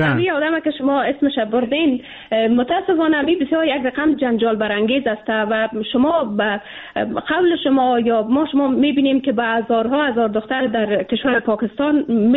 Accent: Afghanistan; ما به عنوان یک افغان

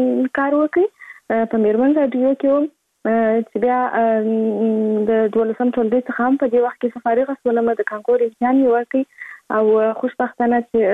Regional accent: Kandahar, Afghanistan; born there; زه په کندهار ولایت کې زیږیدلی یم او اوس په فعال هم په کندهار ولایت کې اوسېږم.

